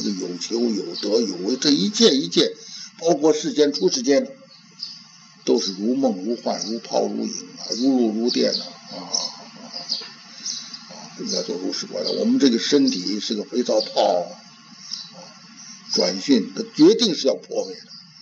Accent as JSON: {"language": "Chinese", "region": "Tibet", "country": "China", "said": "那跟我们西藏人不一样啊"}